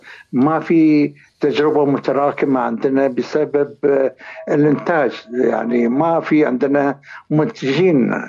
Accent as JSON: {"language": "Arabic", "country": "Bahrain", "tie": "born or raised there", "said": "خصوصا أنا من مواليد 1950، بالتالي في الخمسينات عندنا في البحرين ما كانت في أجواء تسلية وترفيه"}